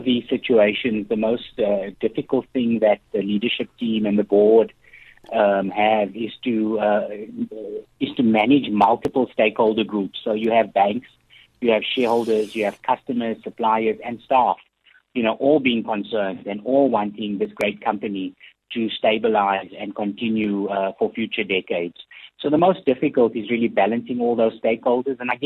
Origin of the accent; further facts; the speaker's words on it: London, United Kingdom; I grew up in East London, a very simple background, a very simple family.